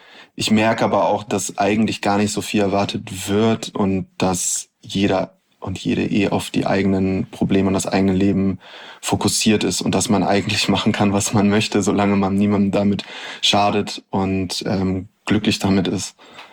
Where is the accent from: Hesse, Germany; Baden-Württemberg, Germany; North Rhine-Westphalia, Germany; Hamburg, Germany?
Hamburg, Germany; Ich bin sehr, also so finanziell gesehen, sehr gut aufgewachsen. Wir sind in Eppendorf aufgewachsen. Das ist ja ein ziemlich, wie sagt man, bürgerliches oder ja, man kann auch sagen, Bonzenviertel.